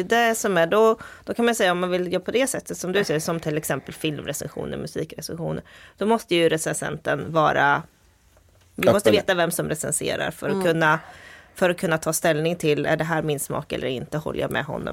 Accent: Stockholm County, Sweden; jag menar jag är uppvuxen utanför Stockholm.

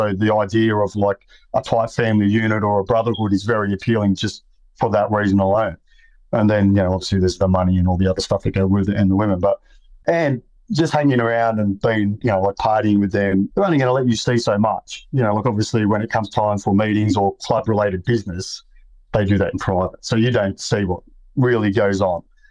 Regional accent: Penrith, New South Wales, Australia; I grew up in Western Sydney. Violence was common in the area. And I seen guys, look, we didn't have a lot of money in the, like most people grow up around the Penrith area aren't well off.

